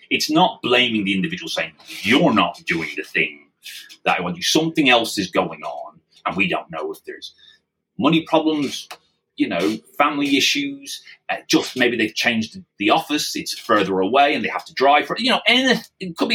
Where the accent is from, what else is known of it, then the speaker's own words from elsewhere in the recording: Ireland; now in England, United Kingdom; I'm an Irishman in England, so you know I'm the outsider already in some respects.